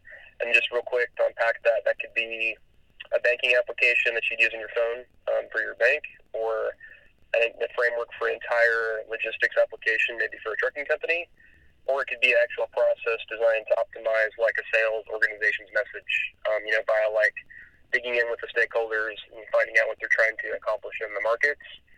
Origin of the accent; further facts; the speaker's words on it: California, United States; also born or lived in San Antonio, United States / Austin, United States; I was born in San Antonio, Texas, but spent a good part of my early life in Orange County, California, around the Laguna Niguel area, and then moved back to Texas or to Austin as a teenager